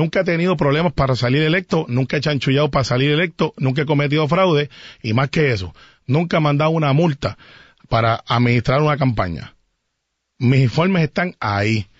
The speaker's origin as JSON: {"language": "Spanish", "region": "Bayamón", "country": "Puerto Rico", "tie": "born or raised there", "said": "Yo soy de Santa Rosado, mi mamá es de Sonadora, papi es de Santa Rosado, yo vivo en Santa Rosa 3 y me crié en Cantagallo. Es bien sencillo, yo soy de aquí, de toda mi vida."}